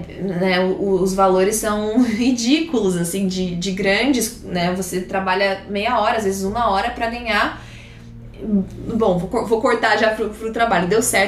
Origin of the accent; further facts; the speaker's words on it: Brazil; porque a gente é brasileira, então a gente só fala em português uma com a outra